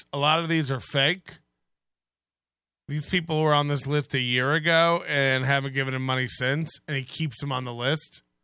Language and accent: English; Midwest, United States; So at Dela, I'm a Midwesterner, although your Nigerian theory made me smile.